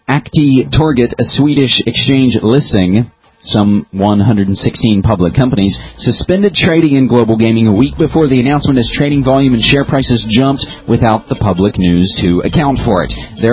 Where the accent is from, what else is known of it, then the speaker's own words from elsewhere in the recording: West Virginia, United States; the man from my home state of West Virginia